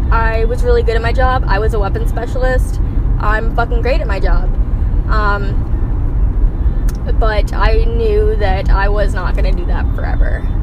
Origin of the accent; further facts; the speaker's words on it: North Carolina, United States; Cool, let's be friends. We're both from North Carolina.